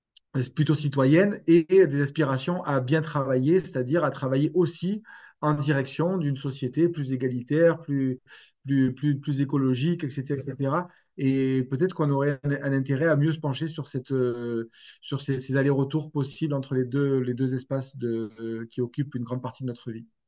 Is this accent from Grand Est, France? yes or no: no; Marseille, Provence-Alpes-Côte d'Azur, France; Moi aussi, je suis Marseillais, mais je ne comprends rien du tout au foot.